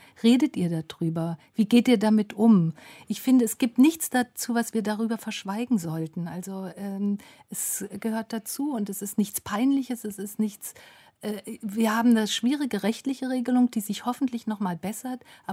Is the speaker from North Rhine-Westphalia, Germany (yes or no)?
no; Hesse, Germany; Und wir sind dann in Nordhessen in einer Kleinstadt aufgewachsen